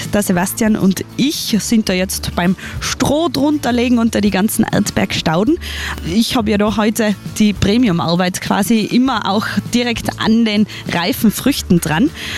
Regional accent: Tyrol, Austria; bis das ganze Obst wirklich bei uns in Tirol reif ist

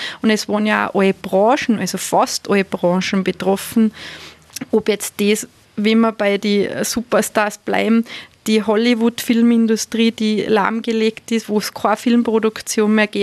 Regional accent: Austria; für uns selber, für uns als Österreicher, dass man mal die Schönheit unseres Landes wirklich entdeckt

